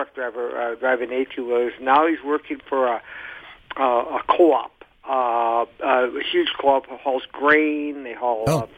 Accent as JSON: {"language": "English", "region": "Midwest", "country": "United States", "said": "And I'm from the Midwest."}